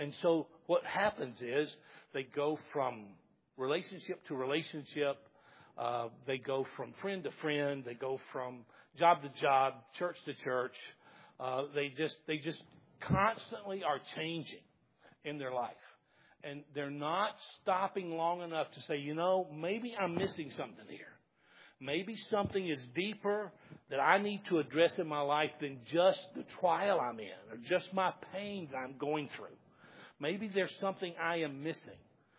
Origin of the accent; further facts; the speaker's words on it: the South, United States; I grew up in the South, so I'm not being critical of that. I grew up on that kind of music.